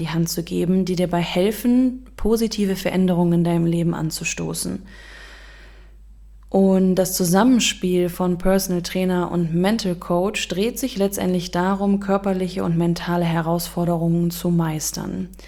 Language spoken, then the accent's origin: German; Düsseldorf, North Rhine-Westphalia, Germany; Gut, also ich komme noch aus Düsseldorf, das wollte ich noch sagen